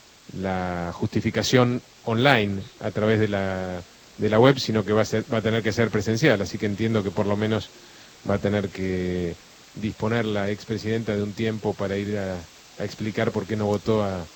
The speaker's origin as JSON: {"language": "Spanish", "region": "Entre Ríos", "country": "Argentina", "said": "yo fui a votar esta mañana a mi pueblo en Entre Ríos"}